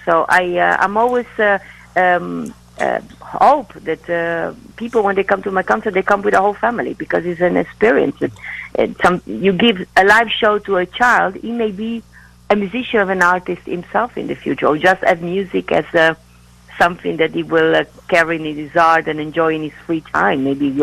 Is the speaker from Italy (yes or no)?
yes; Italy; And if you've been to my show, you know that I tell a lot of my personal stories, me or my family growing up in Italy